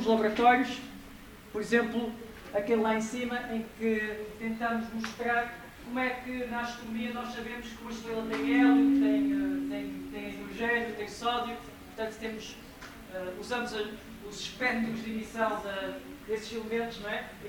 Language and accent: Portuguese; Angola; born there; Aquilo é uma fotografia tirada no país onde eu nasci, Angola.